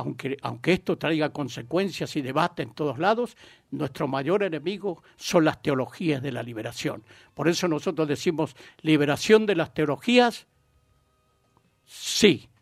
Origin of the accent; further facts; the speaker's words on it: Gandia, Valencian Community, Spain; Yo vengo de Gandía y en Gandía resulta que está lleno